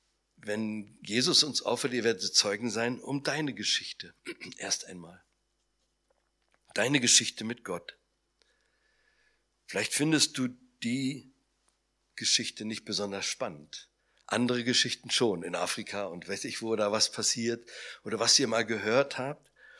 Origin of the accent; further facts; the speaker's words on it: Salzwedel, Saxony-Anhalt, Germany; Vor etwa 100 Jahren lebte in Salzwedel in der Altmark, wo ich herkomme, ich komme aus der Altmark